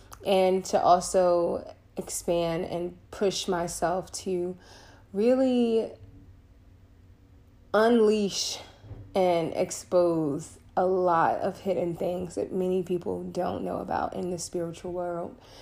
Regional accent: Virginia, United States; I am from Virginia.

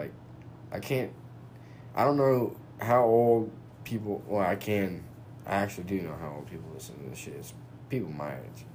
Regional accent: United States; for me, personally, as an American.

